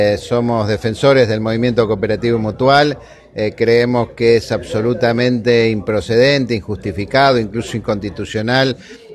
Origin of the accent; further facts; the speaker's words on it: Santa Fe, Argentina; no podemos menos que sentirnos orgullosos como santafesinos